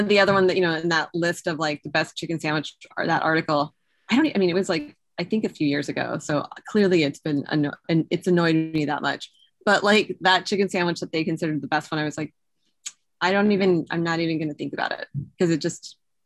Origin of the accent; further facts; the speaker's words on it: Yakima, Washington, United States; So I grew up in Yakima, which I think maybe it's like I always joke that Eastern Washington is the Midwest of the Northwest.